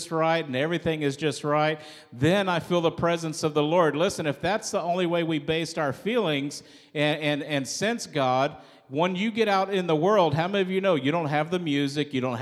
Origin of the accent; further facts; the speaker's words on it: Midwest, United States; I grew up in the Midwest where there's tornadoes